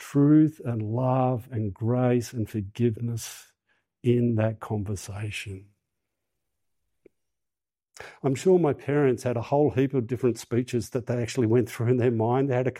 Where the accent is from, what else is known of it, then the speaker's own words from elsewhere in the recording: Tasmania, Australia; I grew up in Tasmania